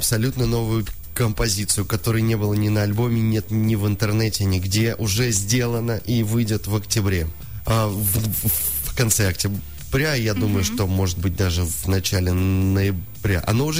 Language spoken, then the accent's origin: Russian; Ufa, Bashkortostan, Russia; now in Moscow, Russia; когда я уехал из Уфы, я из Уфы изначально, когда я уехал из Уфы в Москву, я начал, собственно, вот в таком стиле что-то делать